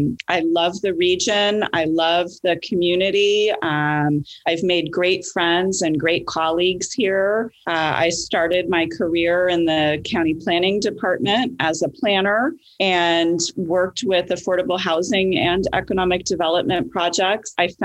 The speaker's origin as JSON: {"language": "English", "region": "California", "country": "United States", "tie": "born or raised there", "also_born_or_lived": "Los Angeles / Chicago / New York City", "lives_now": "Ithaca, United States", "said": "Okay, well, I am from California. I grew up in the Bay Area. I lived in Los Angeles and Chicago and New York City. And I came to Ithaca in 2001."}